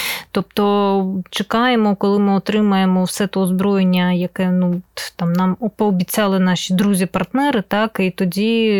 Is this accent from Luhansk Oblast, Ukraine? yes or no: yes; Luhansk, Luhansk Oblast, Ukraine; moved away as an adult; now in Kyiv, Ukraine; я сама з Луганщини